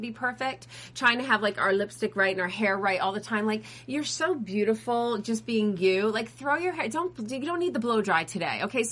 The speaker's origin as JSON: {"language": "English", "region": "Massachusetts", "country": "United States", "tie": "born or raised there", "said": "And, you know, I grew up in the Berkshires, as you see."}